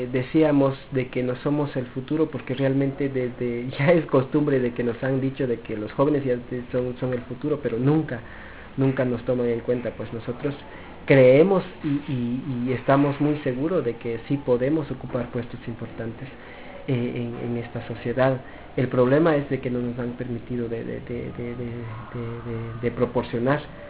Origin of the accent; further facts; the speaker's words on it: Guatemala; Como jóvenes de Guatemala, realmente, como juventud de Guatemala, realmente nosotros estamos muy, muy satisfechos